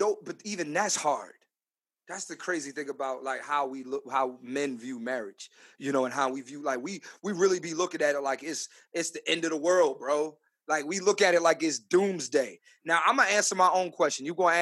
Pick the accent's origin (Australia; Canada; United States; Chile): United States; the North; And that's being from up north.